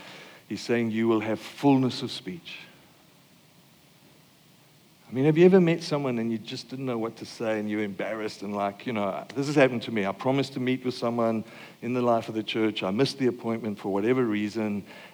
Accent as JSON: {"language": "English", "country": "Australia", "said": "Because I'm an Aussie. My identity says I'm an Aussie."}